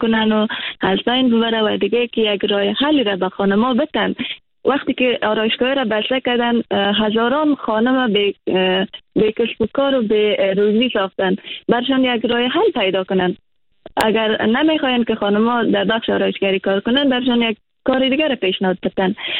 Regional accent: Afghanistan

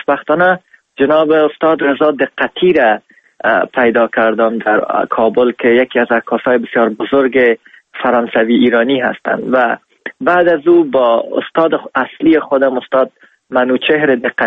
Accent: Afghanistan; also born or lived in Iran; خوشحال هستم از اینکه من افغان هستم

